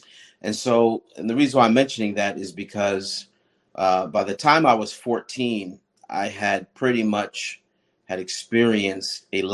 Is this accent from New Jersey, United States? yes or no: yes; Pleasantville, New Jersey, United States; also born or lived in Somers Point; I was born in Atlantic County in New Jersey, a place called Summers Point. I grew up in between Atlantic City and Pleasantville, New Jersey.